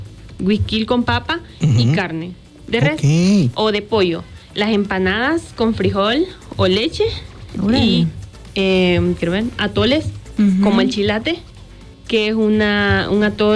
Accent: El Salvador; bueno, vengo de El Salvador.

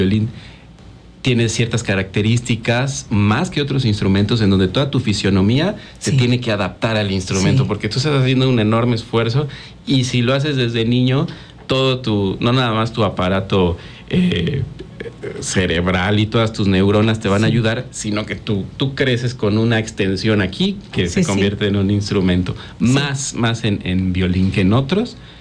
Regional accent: Tehuixtla, Morelos, Mexico; also born or lived in Cuernavaca; Pero radiqué toda mi vida en el poblado de Tehuixtla, allá en el sur, casi pegados a Guerrero.

